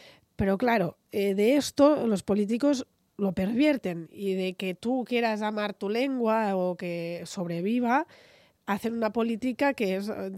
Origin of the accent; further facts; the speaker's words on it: Catalonia, Spain; first language Catalan; Spanish is a second language; now in Madrid, Spain; yo misma, que defiendo el bilingüismo en Cataluña, mi lengua materna es el catalán, yo vivo en Madrid, pero yo a mi hija le hablo en catalán.